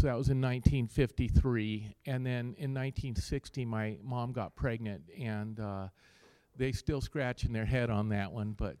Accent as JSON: {"language": "English", "town": "Boulder", "region": "Colorado", "country": "United States", "tie": "born or raised there", "said": "Rick and I grew up together in Boulder. We went to KC together in Boulder High."}